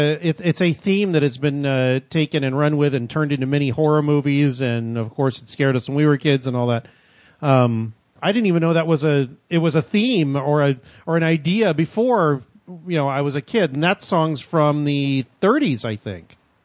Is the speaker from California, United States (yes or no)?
yes; California, United States; I grew up in California, so it was kind of background.